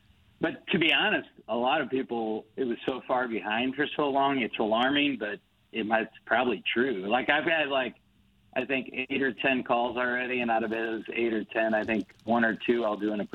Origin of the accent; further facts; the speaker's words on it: Crestwood, United States; I grew up in Crestwood, Doug.